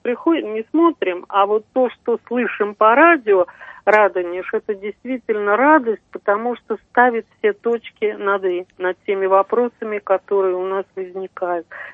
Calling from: Moscow Oblast, Russia; Московская область.

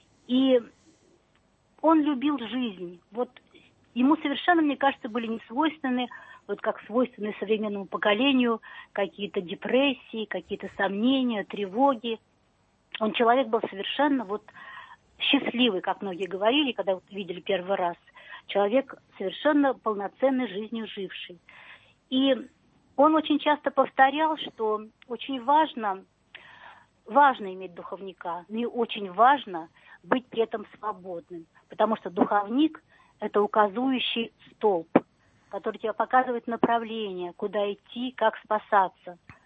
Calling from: Ivanovo, Ivanovo Oblast, Russia; город Иваново.

